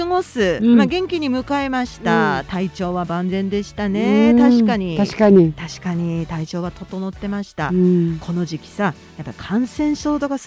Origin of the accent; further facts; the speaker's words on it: Ibaraki, Japan; accent: Ibaraki dialect; 私茨城弁で